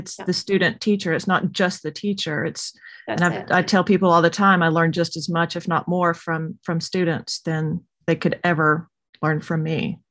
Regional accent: the South, United States; So, you know, growing up in the South and with my Christian lineage and background

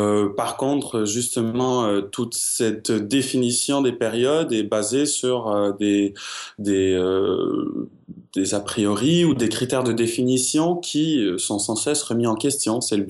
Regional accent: Montreal, Quebec, Canada; Je suis de Montréal à la base.

